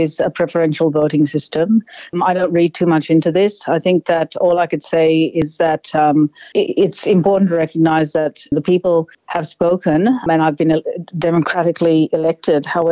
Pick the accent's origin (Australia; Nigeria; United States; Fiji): Australia; But I am an Australian, a proud Australian. And I think I represent very much the migrant story of Australia.